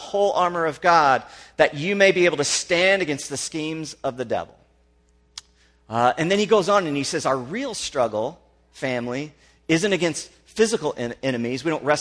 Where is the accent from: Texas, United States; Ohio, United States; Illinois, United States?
Illinois, United States; And so I'm from Southern Illinois, so I might as well be from Kentucky, okay? And so we say y'all, and we say all y'all